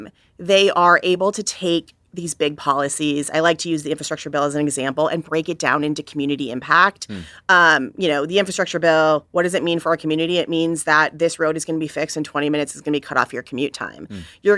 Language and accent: English; Minnesota, United States; the one that I care most about is Minnesota. Mm. It's my home state.